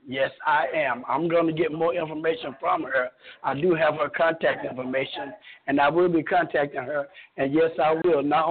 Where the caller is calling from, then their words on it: Atlanta, Georgia, United States; I'm calling from Atlanta, Georgia.